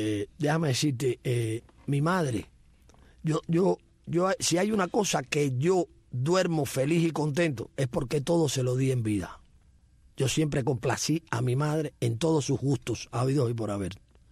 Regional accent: Cuba; como gran cubano que soy, amo a mi tierra. Uh-huh. Amo a mi tierra, 100% cubano.

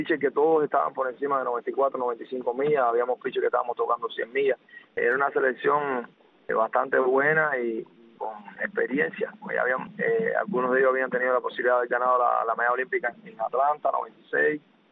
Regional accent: Cuba; Todos nosotros, que como quiera que sea, donde quiera que estamos, somos cubanos.

